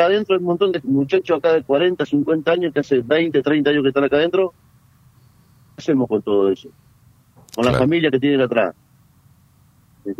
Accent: Gualeguaychú, Entre Ríos, Argentina; Yo soy de Gualeguaychú, sí, sí.

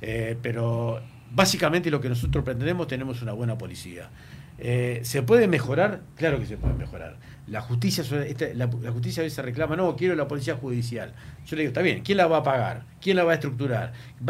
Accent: Chajarí, Entre Ríos, Argentina; born there; yo nací en Chajarí

